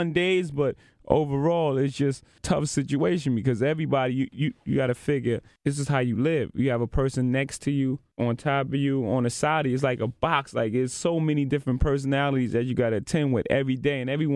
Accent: Brooklyn, New York, United States; Like from where I come from, you know what I'm saying? I'm from Marcy Projects. Brooklyn, New York is like the hood.

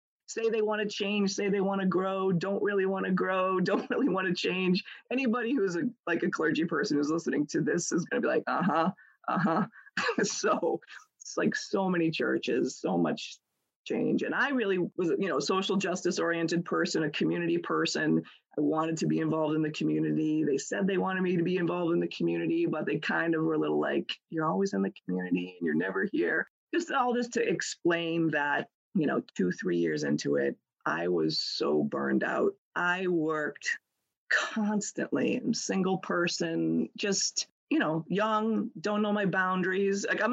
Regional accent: Massachusetts, United States; because I grew up in Massachusetts, so I wasn't too far from all of my high school friends

